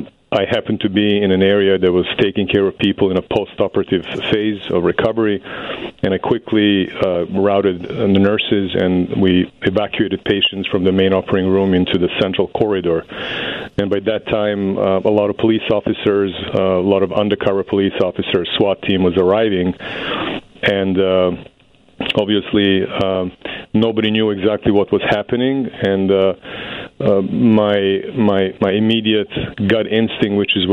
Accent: Belgrade, Serbia; I was a European kid. I was born in Serbia, in Belgrade, and I was an active rower.

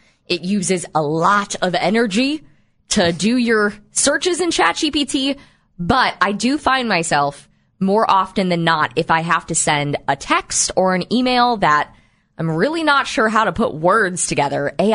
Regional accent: Cleveland, Ohio, United States; Yeah, we're from Cleveland, not big tennis people over here.

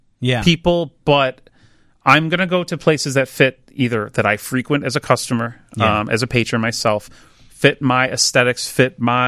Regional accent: Chicago, Illinois, United States; It's a Chicago icon. I'm born and raised in Chicago. So it's like, this is what I know.

